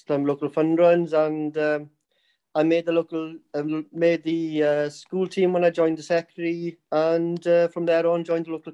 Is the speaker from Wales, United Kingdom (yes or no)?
yes; Wales, United Kingdom; local villages around where I grew up then in Carmarthenshire there.